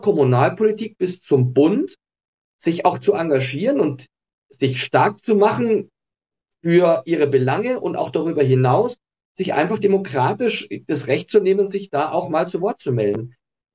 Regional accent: Dachau, Bavaria, Germany; ich komme aus Dachau, Fürstenfeldbruck, westlich von München

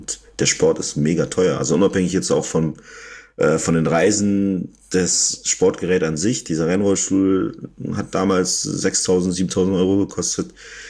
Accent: North Rhine-Westphalia, Germany; also ich bin im Münsterland aufgewachsen. Das ist halt ein recht kleines Kaff

